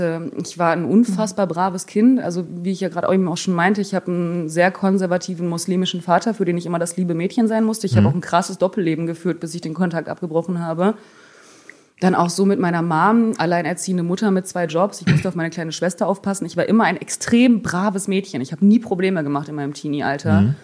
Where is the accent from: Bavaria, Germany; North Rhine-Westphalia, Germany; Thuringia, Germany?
North Rhine-Westphalia, Germany; Hennef; also born or lived in Cologne; Ich bin in Köln geboren, aber aufgewachsen in Hennef, so ein Dorf bei Köln.